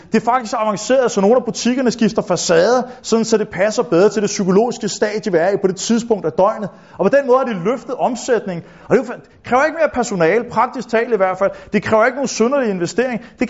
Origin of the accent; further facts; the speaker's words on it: Copenhagen, Capital Region of Denmark, Denmark; selv som københavner kan det virke som et meget underligt spørgsmål